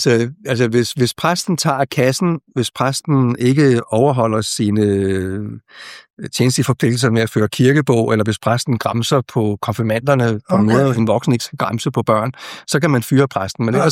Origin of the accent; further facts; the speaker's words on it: Vangede, Capital Region of Denmark, Denmark; Jeg er vokset op i Vangede, mellem Gentofte og Buddinge, og der bor mine forældre stadigvæk.